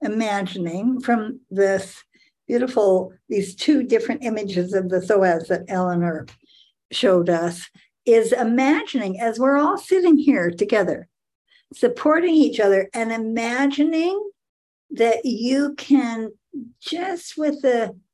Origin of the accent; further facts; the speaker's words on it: Maryland, United States; and I'm from Maryland.